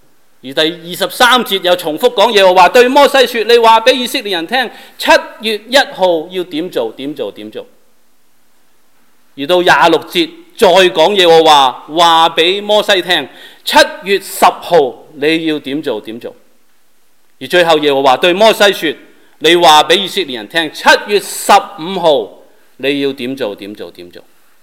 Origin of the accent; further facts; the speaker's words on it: Guangdong, China; 数一数我们广东人有几多主要的节日呢？